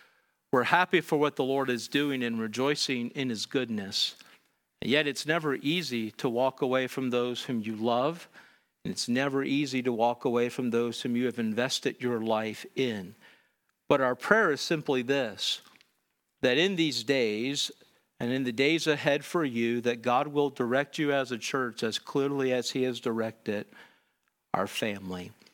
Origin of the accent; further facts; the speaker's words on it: Pennsylvania, United States; Pastor Griffith and I grew up together in Pennsylvania under his father's ministry.